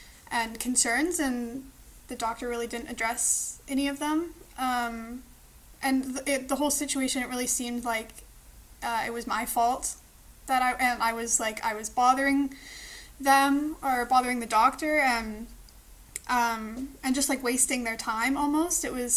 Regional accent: British Columbia, Canada; I am from Canada. I'm from British Columbia, but I'm currently living in Toronto, Ontario for university.

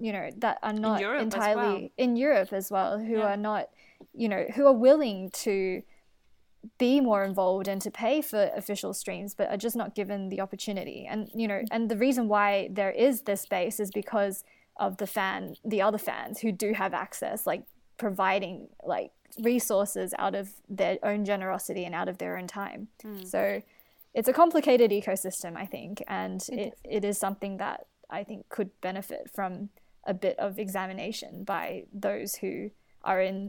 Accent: Australia; as an Australian fan

